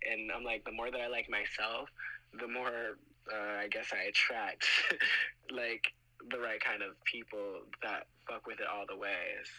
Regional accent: the South, United States; I'm from the South, you know, so it's either like they only know two genders

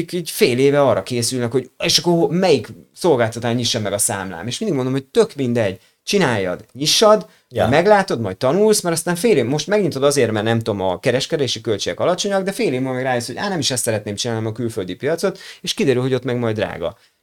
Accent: Budapest, Hungary; azon kívül, hogy pesti vagyok

